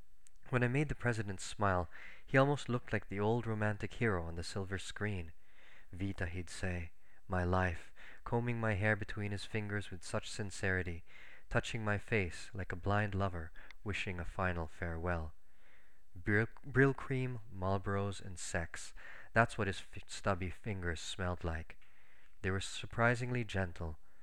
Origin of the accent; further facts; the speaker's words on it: Philippines; I'm a novelist from the Philippines.